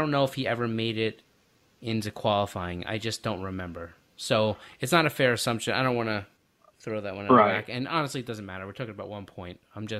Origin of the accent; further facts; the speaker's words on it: New York, United States; sorry to everybody that's listening from New Jersey, but I share that sentiment, and I'm from New York, so.